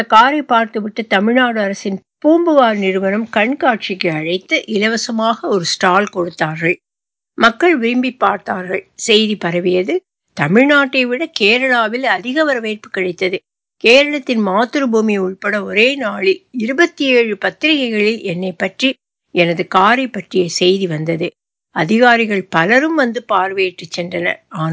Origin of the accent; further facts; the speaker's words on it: Narasingapuram, Tamil Nadu, India; திருவள்ளூரை அடித்த நரசிங்கபுரம் எனது பூர்வீகம்.